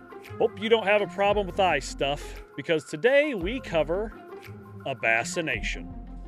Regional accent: Midwest, United States; I would, but I'm from the Midwest, so I'll usually just go do whatever he wants.

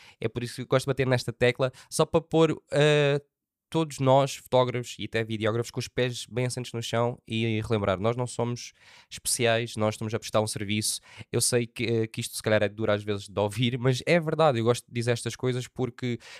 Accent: Faro, Algarve, Portugal; eu queria dar aquela ideia que sou de Faro

